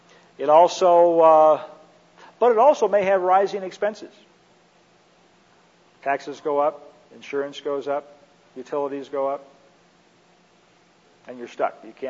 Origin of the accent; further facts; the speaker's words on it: Minneapolis, Minnesota, United States; born there; I was born in Minneapolis, you know.